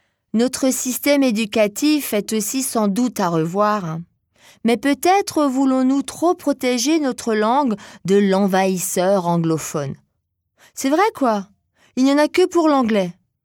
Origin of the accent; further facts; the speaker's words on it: France; Regardez chez nous en France. Chaque région a ses paysages, ses plats, ses expressions et même son accent.